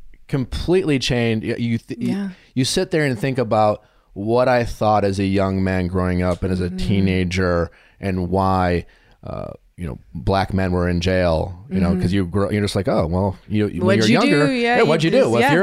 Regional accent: Wisconsin, United States; you know, growing up in Wisconsin, mm-hmm. you're just like, and you watch movies

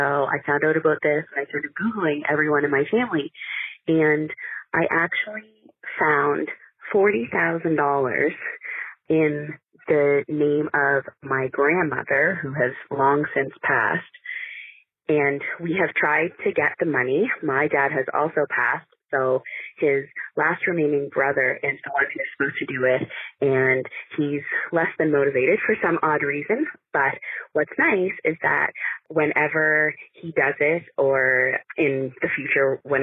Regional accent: Nova Scotia, Canada; and I am from Nova Scotia, Canada.

